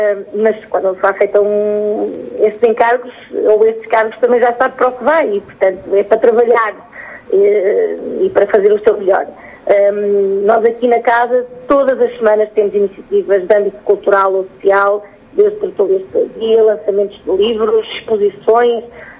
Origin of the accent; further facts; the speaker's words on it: Trancoso, Guarda, Portugal; now in Porto, Portugal; eu consegui estabelecer uma boa relação com o município de onde sou oriunda, que é Trancoso